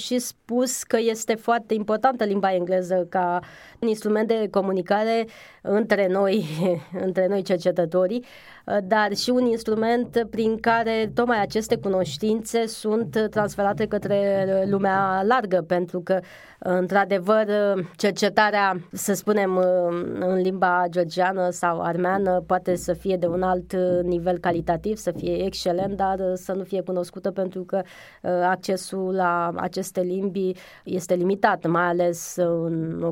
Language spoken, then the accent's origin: Romanian; Romania; pe noi, cei care venim din România, ne pune oarecum într-o situație puțin bizară